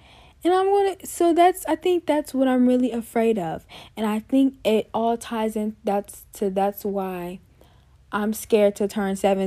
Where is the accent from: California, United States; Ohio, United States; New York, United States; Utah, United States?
Ohio, United States; Am I allowed to say I'm from Ohio?